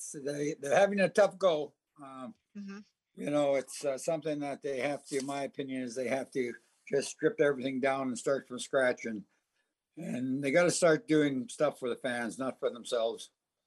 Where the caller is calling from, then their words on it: Ontario, Canada; I live on a place called Manitoulin Island in Ontario.